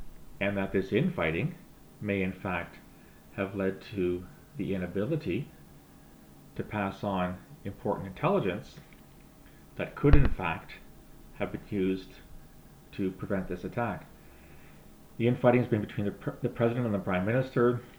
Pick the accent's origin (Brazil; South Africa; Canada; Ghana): Canada; Speaking as a Canadian